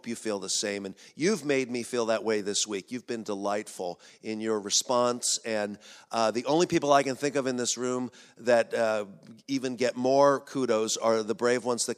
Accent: Philadelphia, Pennsylvania, United States; And growing up in Philadelphia, my strongest memory of celebrating my birthday as a child is that my mother would provide for me a day-old 4th of July birthday cake

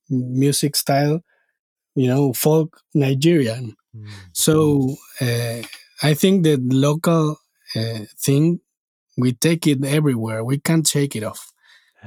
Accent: Argentina; And we're here from Argentina.

